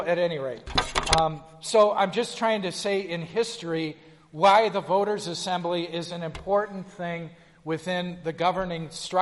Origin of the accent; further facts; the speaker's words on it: Dallas, Texas, United States; When I was growing up in West Dallas, they had excommunications every year.